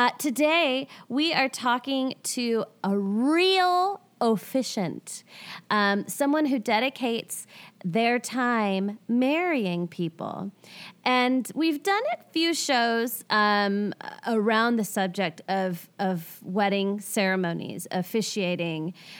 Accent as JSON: {"language": "English", "region": "West Coast", "country": "United States", "tie": "born or raised there", "also_born_or_lived": "Boston", "said": "Because growing up in the West Coast, New York was a huge ordeal to get there."}